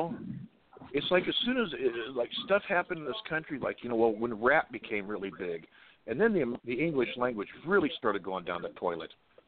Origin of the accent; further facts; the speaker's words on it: United States; But I'm an American, and we have this thing called religious freedom, you know.